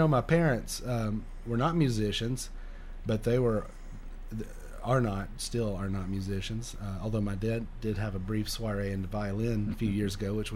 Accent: Florence, Alabama, United States; I'm from Florence, Alabama originally.

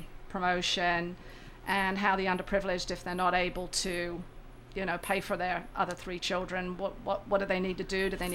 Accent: England, United Kingdom; and I'm English, so we've got a little bit of a conflict there.

